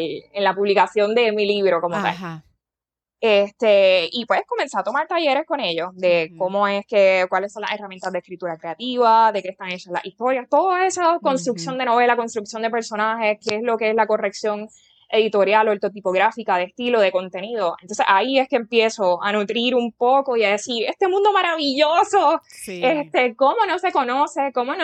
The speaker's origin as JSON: {"language": "Spanish", "country": "Puerto Rico", "said": "cuando miraba la isla yo decía, pero es que esto en Puerto Rico no está desarrollado"}